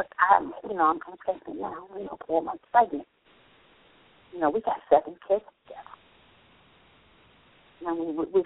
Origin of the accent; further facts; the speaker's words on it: Ohio, United States; I'm from Ohio.